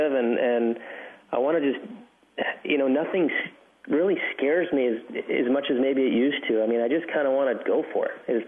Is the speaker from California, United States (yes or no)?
yes; California, United States; also born or lived in Arizona; I grew up in the Southwest, you know, mm-hmm. Southern California, you know, Arizona.